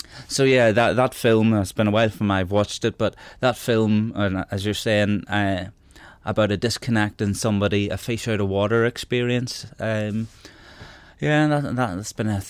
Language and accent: English; Belfast, Northern Ireland, United Kingdom; I grew up in West Belfast, Frank, and I always believed that I fitted in and that I was just like everyone else